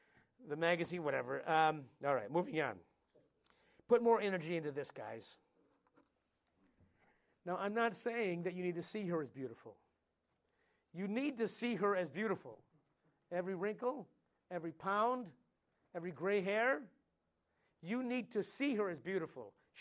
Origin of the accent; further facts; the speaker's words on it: Midwest, United States; I'm from the Midwest.